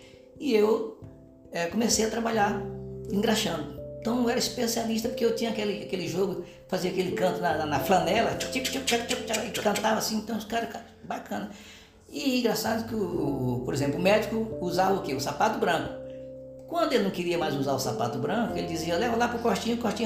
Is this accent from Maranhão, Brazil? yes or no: yes; São Luís, Maranhão, Brazil; moved away; Saí do Maranhão, lá em São Luís do Maranhão, né? Mas fui engraxate também.